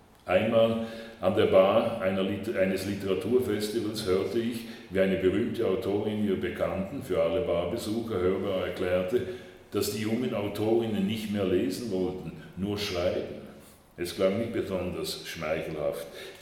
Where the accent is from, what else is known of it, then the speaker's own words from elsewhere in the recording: Switzerland; sondern ich war Schweizer, weil das, nicht, in der Schweiz gab es keine Russen